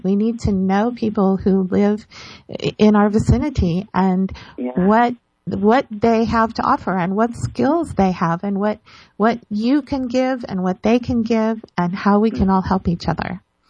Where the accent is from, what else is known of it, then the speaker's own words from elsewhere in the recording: California, United States; I want to say that I come from California, where I lived in a very small community that was in a little valley.